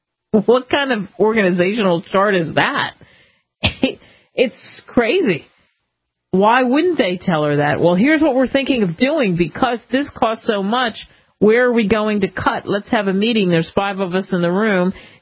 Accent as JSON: {"language": "English", "town": "Philadelphia", "region": "Pennsylvania", "country": "United States", "tie": "born or raised there", "said": "Growing up in Philly and being right there, walking by Independence Hall all the time when I was a kid"}